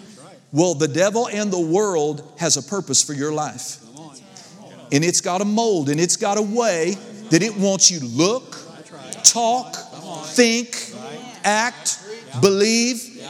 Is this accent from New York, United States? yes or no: no; Paducah, Kentucky, United States; And they said, wow, where are you from? I said, Paducah.